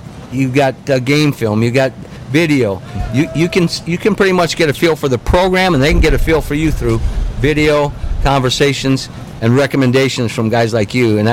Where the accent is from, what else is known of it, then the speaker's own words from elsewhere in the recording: Iowa, United States; I'm from Iowa.